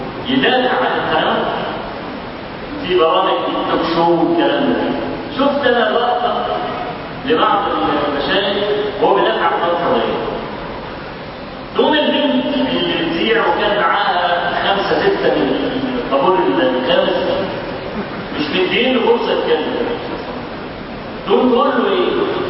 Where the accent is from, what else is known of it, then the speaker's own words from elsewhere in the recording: Egypt; أن الفضائيات عندنا في مصر